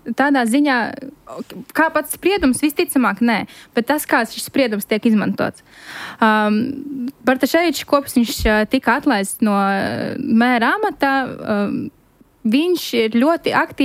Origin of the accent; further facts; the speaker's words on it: Rēzekne, Latgale, Latvia; es esmu no Rēzeknes pati